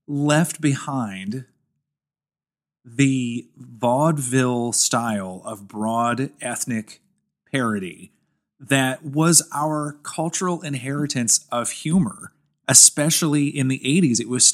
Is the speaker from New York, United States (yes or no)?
no; Tennessee, United States; even though I grew up in Tennessee, and I'm currently in Tennessee, we would tell jokes about rednecks and things, too.